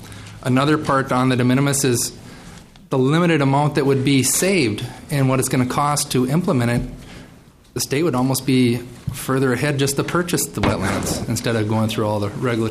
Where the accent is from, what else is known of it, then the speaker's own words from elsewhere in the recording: Minnesota, United States; I come from a county that, rural in northern Minnesota, really from northern Minnesota, and I'm almost Canadian.